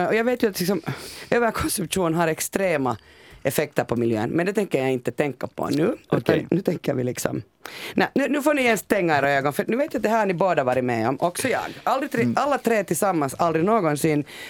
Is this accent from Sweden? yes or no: no; Finland; Jag är ju en finländare, ni är svenska båda två.